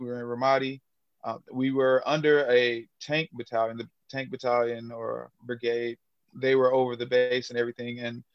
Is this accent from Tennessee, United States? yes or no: yes; Memphis, Tennessee, United States; I grew up in Memphis, Tennessee.